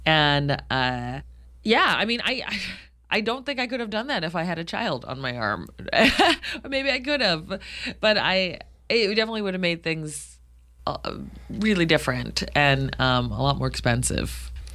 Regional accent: United States; how much privilege and oppression I was complicit in just by being an American.

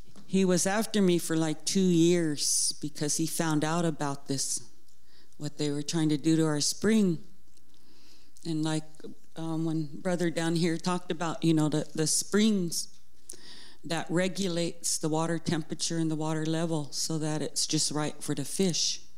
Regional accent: Pacific Northwest, United States; now in Cascade Locks, United States; I'm from the Columbia River. I live in Cascade Locks.

